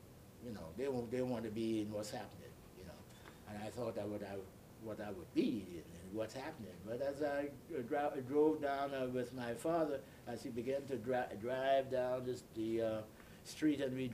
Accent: Crooked Island, Bahamas; also born or lived in Nassau; I was born in Nassau, Bahamas. At an early age, my mother sent me to an island called Crooked Island, spelled C-R-O-O-K-E-D Island.

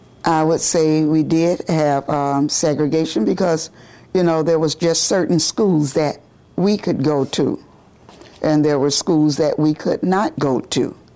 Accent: Miami, Florida, United States; born there; I was born here in Miami, Florida

